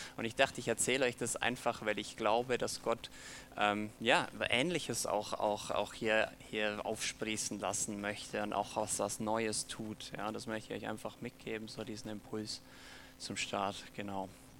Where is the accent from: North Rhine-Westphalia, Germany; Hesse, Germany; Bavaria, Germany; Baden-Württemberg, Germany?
Bavaria, Germany; Bad Hindelang; now in Sonthofen, Germany; Genau, ich bin gebürtiger Hindelanger. Ich weiß nicht, ob jemand das Dorf Hindelang kennt. Noch ein bisschen mehr in Bergen drin